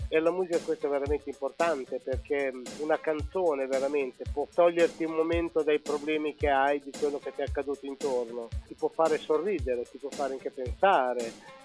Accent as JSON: {"language": "Italian", "town": "Novi di Modena", "region": "Emilia-Romagna", "country": "Italy", "tie": "born there", "said": "ieri mattina sono stato al mio paese natale, che è Novi di Modena, dove vive ancora mia mamma, vive a casa mia, chiaramente, dove vive mio fratello."}